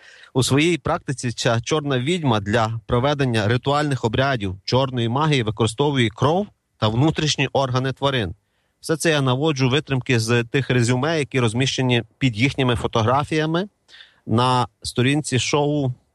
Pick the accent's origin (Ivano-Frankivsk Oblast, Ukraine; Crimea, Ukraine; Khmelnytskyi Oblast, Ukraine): Ivano-Frankivsk Oblast, Ukraine; Ivano-Frankivsk; з мого рідного Івано-Франківська